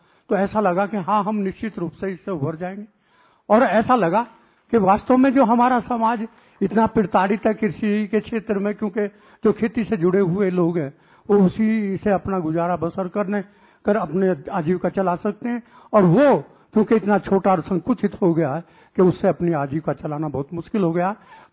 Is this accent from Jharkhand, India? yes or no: no; Hapur, Uttar Pradesh, India; मैं जनपद हापुड़ उत्तर प्रदेश से आया हूँ, और पहली बार आया हूँ